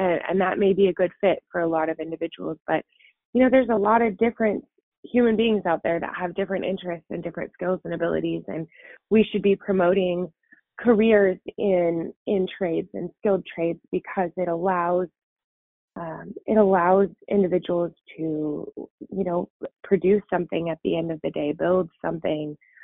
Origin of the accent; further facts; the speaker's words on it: Washington, United States; I'm from Central Washington and graduated at a time where our economy wasn't all that outrageously great.